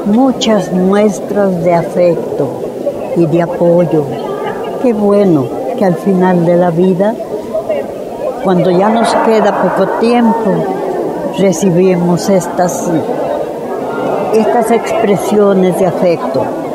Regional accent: Zapotlán el Grande, Jalisco, Mexico; Pues a mi pueblo, que lo he querido siempre, tanto, y aunque viva fuera, en algunas ocasiones me tocó vivir fuera, Zapotlán va latiendo en mi corazón, siempre, siempre.

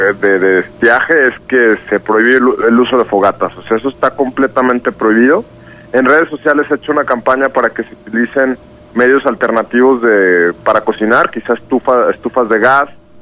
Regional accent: Mexico; todos sabemos que culturalmente como mexicanos algunas veces no atendemos las reglas

